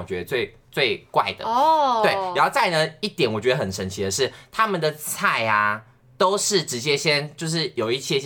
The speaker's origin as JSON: {"language": "Chinese", "country": "Taiwan", "said": "我觉得跟我们台湾这边的习俗或者说习惯不一样。"}